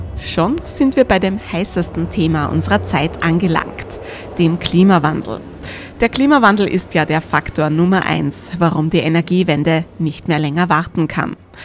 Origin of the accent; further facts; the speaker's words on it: Vienna, Austria; in Wien. In der Stadt, in der ich aufgewachsen bin. Ich bin eine typische Wienerin, insofern als dass meine Eltern beide nicht aus Wien sind. Zugezogen vom Land, weil es in der Stadt bessere Aussichten auf dem Arbeitsmarkt gibt.